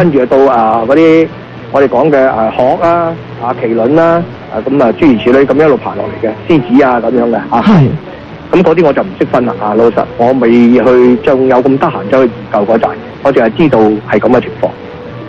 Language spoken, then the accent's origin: Cantonese; Guangdong, China; 咁大家我哋廣東人最唔係 understand 喎